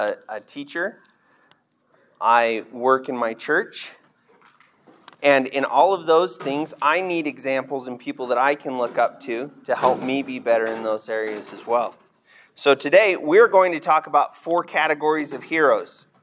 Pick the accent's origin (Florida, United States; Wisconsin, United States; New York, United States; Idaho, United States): Idaho, United States; Idaho Falls; A little bit about myself. I grew up in Idaho Falls.